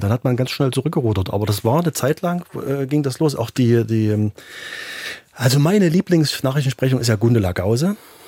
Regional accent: Waldheim, Saxony, Germany; sie war übrigens auch mal in meiner Heimatstadt Waldheim

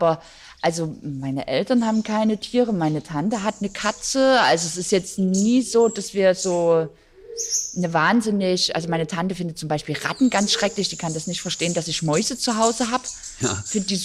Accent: Saxony, Germany; Ich komme ja nicht direkt aus Dresden, sondern aus einer kleinen Stadt. So mittlerweile ist es ein bisschen größer geworden, aber da kennt halt auch jeder jeden so.

